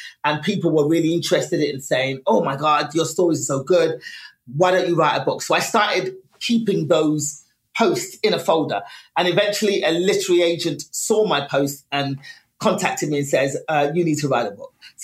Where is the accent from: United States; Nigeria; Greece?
Nigeria; and as a Nigerian, because my family's African, I was born left-handed.